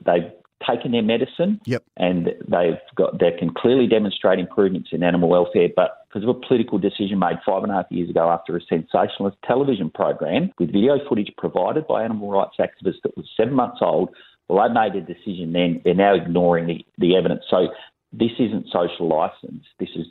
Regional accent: Western Australia, Australia; I know I'm from West Australia

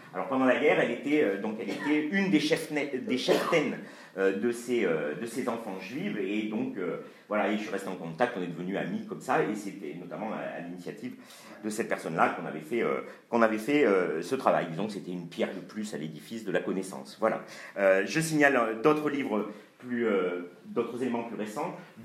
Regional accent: Beaulieu, France; Moi, j'ai grandi à Beaulieu, jamais on n'avait entendu parler de ça.

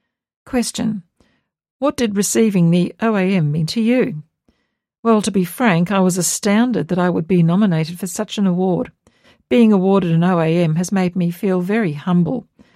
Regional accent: Yenda, New South Wales, Australia; I grew up in Yenda and recall the former World War I soldiers who settled in the area because they wanted to build better lives for themselves and their families.

